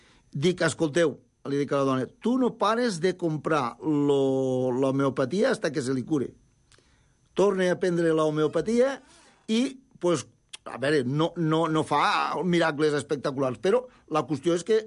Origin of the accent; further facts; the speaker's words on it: Serós, Catalonia, Spain; No, jo sóc de poble.